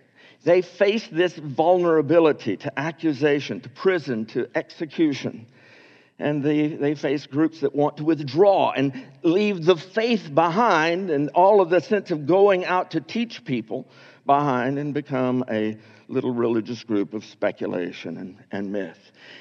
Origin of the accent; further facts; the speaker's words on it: Texas, United States; when I was growing up in Texas, back in those days, this is back in the 50s, it was not legal for a woman to make a contract without her husband signing it.